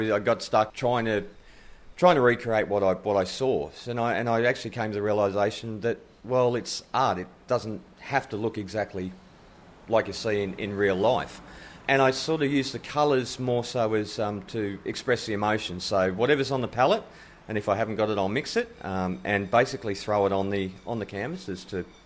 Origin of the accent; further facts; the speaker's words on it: Australia; I'm an Aussie bloke that likes a few quiet beers